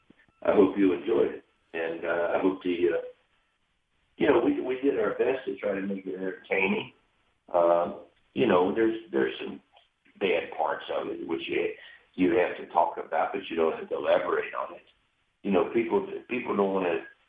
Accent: Cincinnati, Ohio, United States; I hope I'm still around to reap the rewards of sticking your chest out and saying, I'm from Cincinnati.

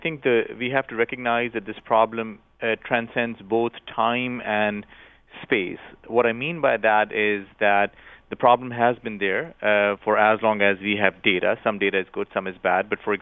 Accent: Pakistan; I grew up in Pakistan, and just a few years ago, there was probably the worst public health tragedy in Pakistan

